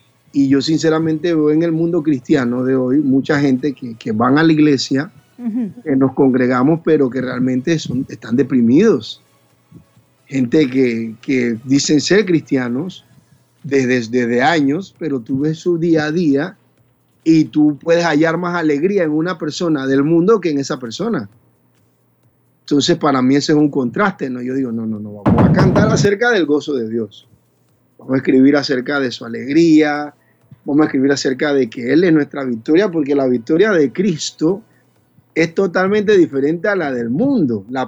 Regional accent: Panama; yo estoy radicado acá en Panamá, yo soy panameño

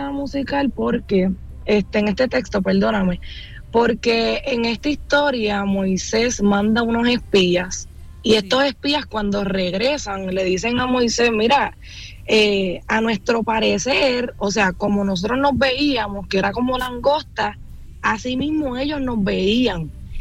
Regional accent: Puerto Rico; soy una joven puertorriqueña, soy acá de Puerto Rico, la Isla del Encanto.

